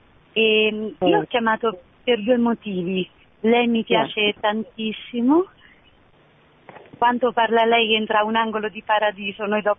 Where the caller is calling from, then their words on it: Amatrice, Lazio, Italy; siamo da Amatrice.